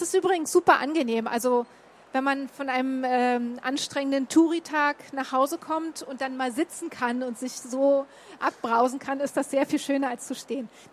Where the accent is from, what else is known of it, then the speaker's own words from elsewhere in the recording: Berlin, Germany; Also besonders für mich als Berlinerin ein krasser Kontrast.